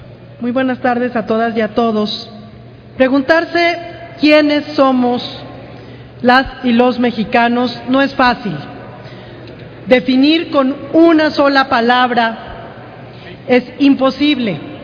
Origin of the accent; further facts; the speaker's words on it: Mexico; tenemos pocos asideros donde encontrar símbolos para identificarnos como mexicanos y así poder trabajar en favor de esta gran nación.